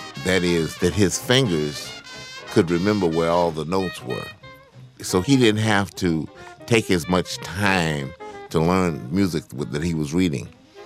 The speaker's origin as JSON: {"language": "English", "town": "Philadelphia", "region": "Pennsylvania", "country": "United States", "tie": "born or raised there", "said": "because I grew up in Philadelphia and there were a lot of musicians who, if they got involved in heroin, that just took them out of music"}